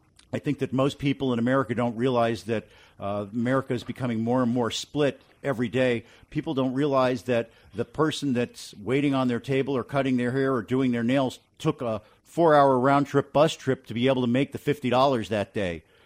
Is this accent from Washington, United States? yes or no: no; North Miami Beach, Florida, United States; I'm from North Miami Beach.